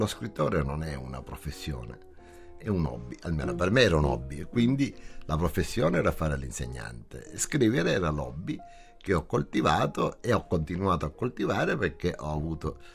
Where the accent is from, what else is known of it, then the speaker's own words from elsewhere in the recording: Sicily, Italy; Io, essendo siciliano, ho studiato la Sicilia, perché devo parlare della mia terra